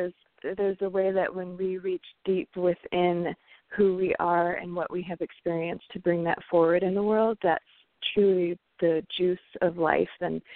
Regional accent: Detroit, Michigan, United States; One of the other aspects of growing up in Detroit was to be in the midst of the intense racial divide

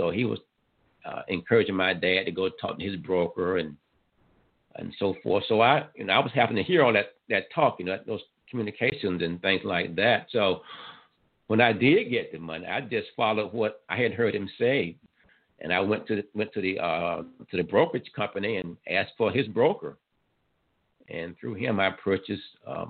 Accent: Panama City, Florida, United States; I grew up in Panama City, Florida, which is on the Gulf Coast in the Panhandle of Florida.

